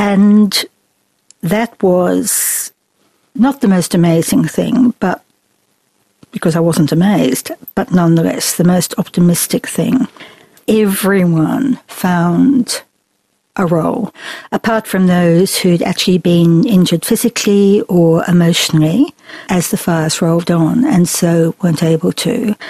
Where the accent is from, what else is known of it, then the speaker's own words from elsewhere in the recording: Brisbane, Queensland, Australia; But I grew up in Brisbane.